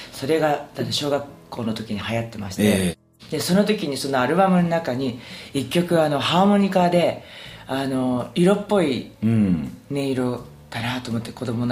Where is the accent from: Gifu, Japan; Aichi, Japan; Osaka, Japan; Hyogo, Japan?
Hyogo, Japan; Kobe; also born or lived in Yokohama / United States; うん、それですぐ神戸に子供の頃行きましてね